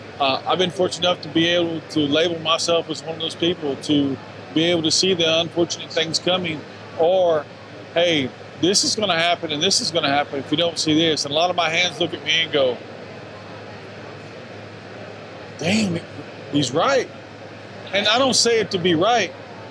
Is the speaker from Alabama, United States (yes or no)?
no; Texas, United States; I am from Texas. We love tequila.